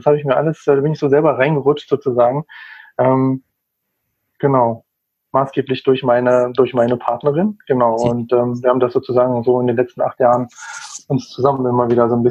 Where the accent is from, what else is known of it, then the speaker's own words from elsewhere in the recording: Germany; also born or lived in Egypt; Ich bin zum Beispiel in Ägypten groß geworden, 7 Jahre lang. Wir waren halt 7 Jahre genau im Ausland.